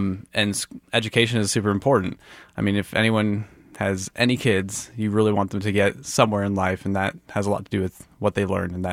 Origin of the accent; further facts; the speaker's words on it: Independence, Missouri, United States; also born or lived in Liberty; now in Kansas City, United States; I mean, I'm a Kansas City, I guess you could say, native. I grew up in Independence, then moved to Liberty when I was about 10. And then once I got married, I came to the heart of downtown.